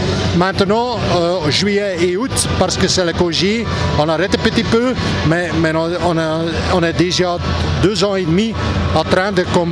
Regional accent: Belgium; je pense que dans le futur, on a septembre et octobre pour commencer chez nous en Belgique

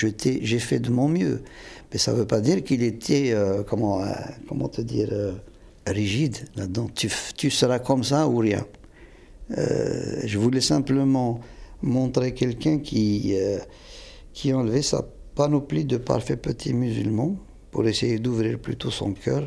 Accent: Kabylie, Algeria; parce que je suis kabyle, ma fille l'est. Elle chante en kabyle, mais elle n'est pas kabyle comme moi. Je ne le suis pas comme mon père l'a été.

